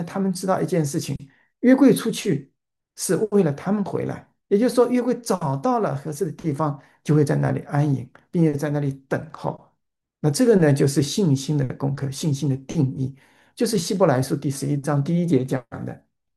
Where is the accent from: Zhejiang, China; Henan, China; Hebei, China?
Zhejiang, China; Hangzhou; born there; also born or lived in Guangdong / Wenzhou; 我自己是出生在浙江的杭州啊，或者更进一步可以讲杭州萧山，就现在。杭州萧山国际机场的那个附近